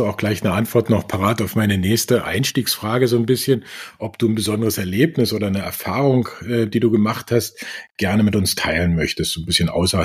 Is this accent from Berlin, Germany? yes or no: yes; Berlin, Germany; in meiner Heimatstadt in Berlin